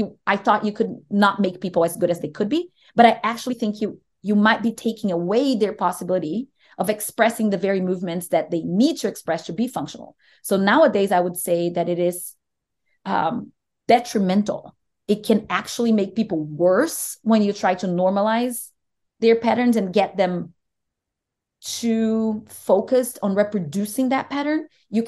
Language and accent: English; Brazil; I'm Brazilian. I grew up in Brazil